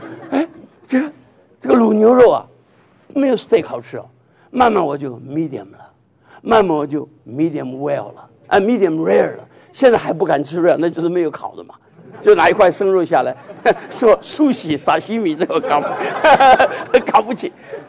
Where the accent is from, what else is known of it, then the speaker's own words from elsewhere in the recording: Taiwan; 我们从小在中国受的教育，台湾也是一样，我那时候的台湾还是真正中国的一部分